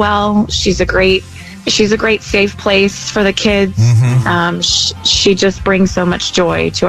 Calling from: Cypress, Texas, United States; I'm calling from Cypress. I'm a teacher at one of the elementaries out here.

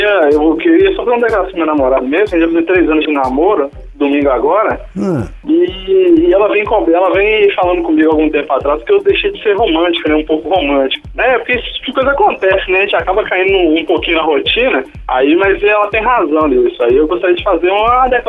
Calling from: Belo Horizonte, Minas Gerais, Brazil; Ah, eu falo de Belo Horizonte.

